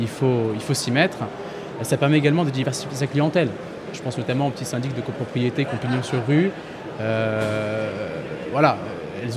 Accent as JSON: {"language": "French", "country": "France", "said": "on a un certain ethnocentrisme en tant que Français."}